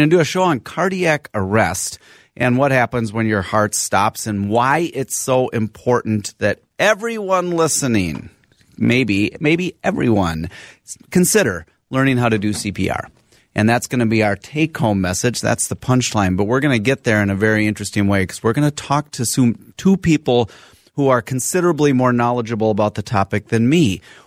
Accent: Madison, Wisconsin, United States; born there; Okay, so I was born in Madison, so I know a little bit, but it was a long time ago.

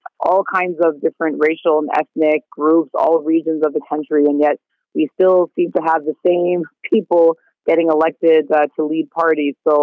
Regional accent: Toronto, Ontario, Canada; I'm a lawyer and I'm from Toronto.

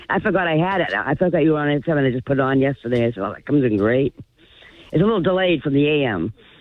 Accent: Dartmouth, Massachusetts, United States; Yeah, I'm from Dartmouth, and I haven't had it in a few days either, the AM.

